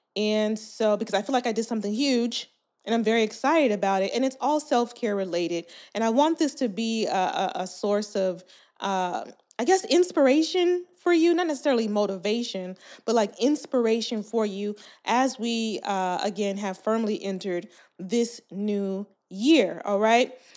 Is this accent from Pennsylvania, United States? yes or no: no; California, United States; now in Arkansas, United States; I moved all the way from California, where I was born and raised, to Arkansas to be in community with a sister friend